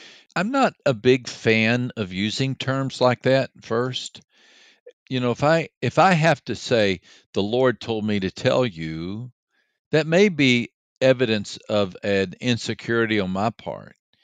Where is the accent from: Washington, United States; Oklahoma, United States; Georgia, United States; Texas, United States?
Texas, United States; He was from Los Angeles. I was from Texas.